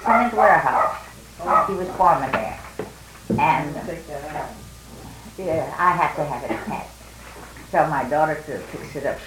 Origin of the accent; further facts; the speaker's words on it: Santa Cruz, California, United States; born there; Well, I was born in Santa Cruz.